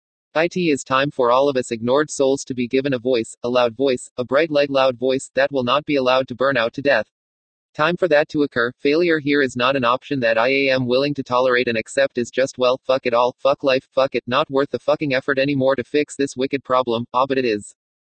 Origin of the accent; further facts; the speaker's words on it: San Bernardino, California, United States; here in my hometown city born San Bernardino CA on September 1, 1965.